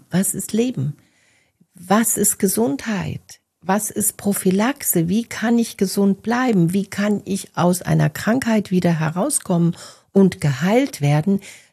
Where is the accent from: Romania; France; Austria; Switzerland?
France; Und ich bin ja auch Französin